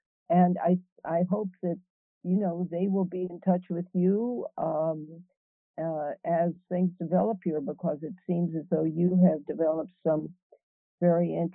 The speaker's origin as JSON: {"language": "English", "town": "Burlington", "region": "Vermont", "country": "United States", "said": "I'm from Burlington, Vermont, and we're kind of in the throes of the decision making"}